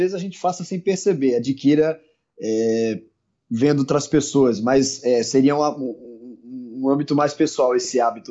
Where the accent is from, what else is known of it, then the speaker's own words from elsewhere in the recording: Aracaju, Sergipe, Brazil; also born or lived in Paraná; eu sou de Aracaju, Sergipe, na verdade sou natural lá do Paraná, mas sempre morei aqui.